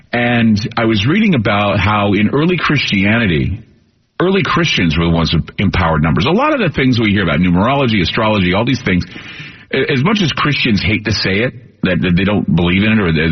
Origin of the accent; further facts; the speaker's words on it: Salt Lake City, Utah, United States; I would go to the Salt Lake City Library, because I grew up in Salt Lake